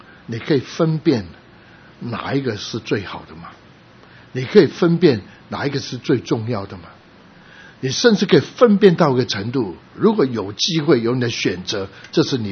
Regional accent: Shunde, Guangdong, China; 还有广东一个特别，我们这个顺德人，我们也喜欢叫豆豉

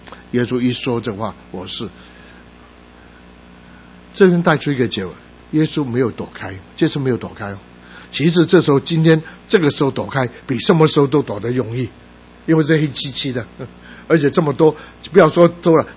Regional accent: Guangdong, China; 我们广东人说大阵仗

